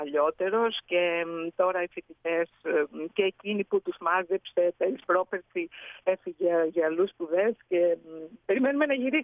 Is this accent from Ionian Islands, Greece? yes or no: no; Volos, Thessaly, Greece; now in Bielefeld, Germany; επειδή είμαι από το Βόλο